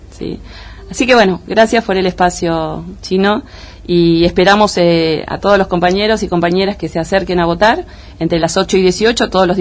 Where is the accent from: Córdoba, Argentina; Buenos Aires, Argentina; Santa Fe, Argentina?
Buenos Aires, Argentina; now in Bolívar, Argentina; En el año 2003 yo vengo a vivir a Bolívar, soy de Capital Federal y Gran Buenos Aires